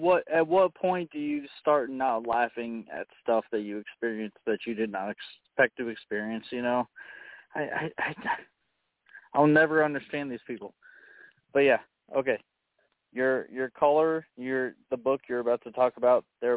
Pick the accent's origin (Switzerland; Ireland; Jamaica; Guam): Guam; Hagåtña; born there; I was born in Hagatnya, Guam, on Anderson Air Force Base.